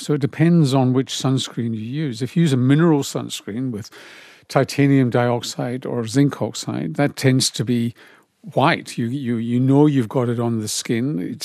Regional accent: Glasgow, Scotland, United Kingdom; When I grew up in Glasgow, it wasn't such a big deal.

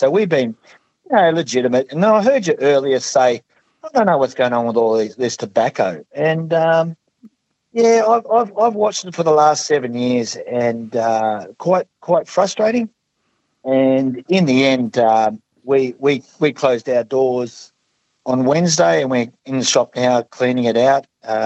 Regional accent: New South Wales, Australia; so with the tobacco, particularly in my hometown, etc., like the tobacco laws in New South Wales are written in the health regulations.

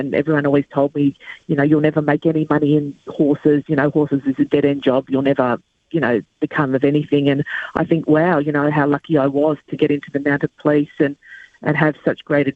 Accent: Mona Vale, New South Wales, Australia; because I grew up in Mona Vale on Sydney's northern beaches

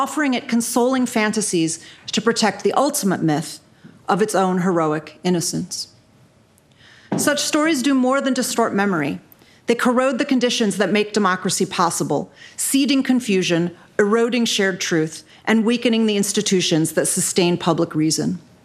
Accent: Illinois, United States; I grew up in Illinois, the state next door.

